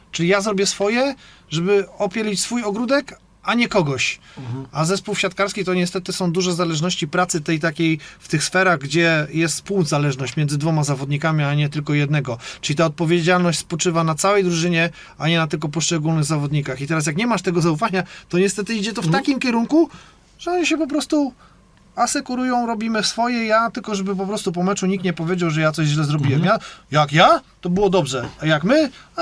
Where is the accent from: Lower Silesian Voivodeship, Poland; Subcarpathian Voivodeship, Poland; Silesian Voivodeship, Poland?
Subcarpathian Voivodeship, Poland; Rzeszów; jak mówię tutaj jako rzeszowianin, jako kibic wierny RS-owi